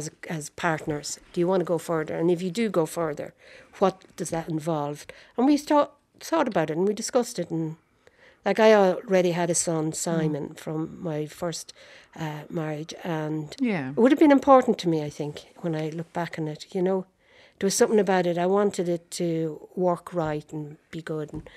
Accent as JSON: {"language": "English", "town": "Portlaoise", "region": "County Laois", "country": "Ireland", "tie": "born or raised there", "said": "my life changed my name. And I was born in the Dublin Road, opposite the prison. We had a shop. Went to school there."}